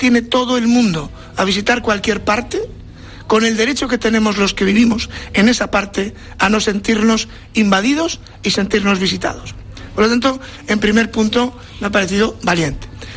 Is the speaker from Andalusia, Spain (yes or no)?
no; Bilbao, Basque Country, Spain; born there; soy nacido en Bilbao, y que por lo tanto lo del orgullo de pertenencia o sentido de pertenencia a un territorio no me lo tienen que enseñar, lo traigo de serie.